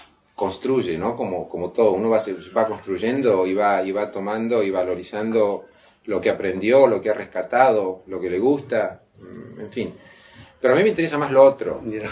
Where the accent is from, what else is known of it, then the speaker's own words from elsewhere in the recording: Argentina; moved away as an adult; cuando salí de la Argentina, me fui a Estados Unidos a estudiar y después a practicar.